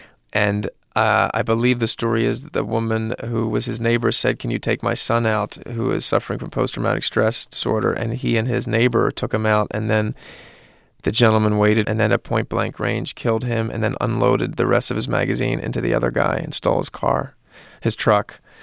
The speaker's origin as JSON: {"language": "English", "town": "Philadelphia", "region": "Pennsylvania", "country": "United States", "tie": "born or raised there", "said": "Yeah, it was really something, especially for growing up in Philadelphia, to have that was really, really interesting."}